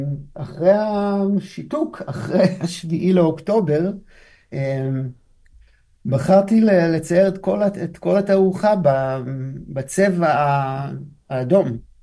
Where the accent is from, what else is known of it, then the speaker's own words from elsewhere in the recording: Netivot, Southern District, Israel; אני במקור מנתיבות, שזה 10 דקות מעזה. אז אני מכיר מלא אנשים, מכיר את הקיבוצים, מכיר את האזור